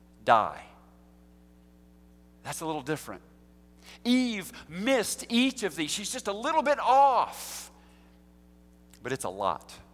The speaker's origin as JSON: {"language": "English", "country": "United States", "tie": "born there", "said": "I was not a Christian, just because I was born in America and went to church."}